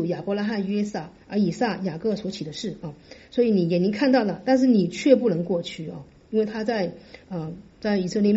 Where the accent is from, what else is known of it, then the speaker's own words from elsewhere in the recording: China; 就像我们中国人说起孔子或怎么样啊